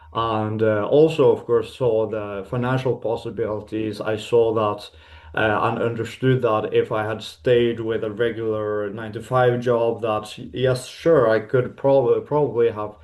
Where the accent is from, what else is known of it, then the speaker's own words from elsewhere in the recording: Bergen, Vestland, Norway; also born or lived in Spain; So yeah, I'm born and raised in Bergen, Norway. I've lived there most of my life, except for a little chapter living in Spain.